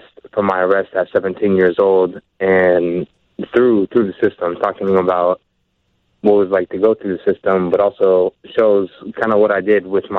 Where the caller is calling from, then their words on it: Portland, Oregon, United States; Yeah, I'm calling from Portland.